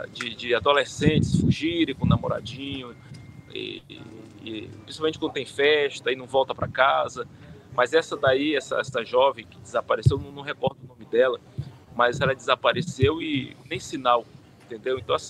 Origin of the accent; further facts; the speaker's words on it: Maranhão, Brazil; Por exemplo, eu sou aqui do Maranhão.